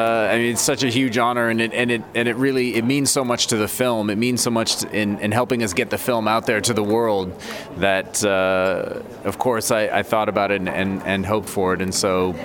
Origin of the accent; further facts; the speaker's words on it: Barrow, Alaska, United States; also born or lived in Fairbanks; My mom's family is all from Barrow. I grew up in Barrow and in Fairbanks, and that's my culture. I'm Inupiaq myself